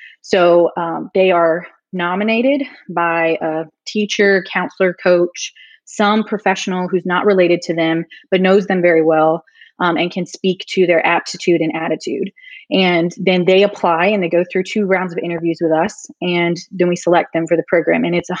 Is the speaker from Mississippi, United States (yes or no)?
yes; Mississippi, United States; because of growing up in Mississippi, I've always had kind of a passion for really wanting to bring more opportunities into the state for our students